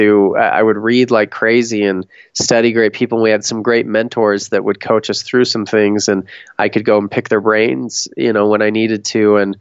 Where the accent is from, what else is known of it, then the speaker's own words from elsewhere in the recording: Denver, Colorado, United States; I grew up in Denver, so this is the Rocky Mountain News.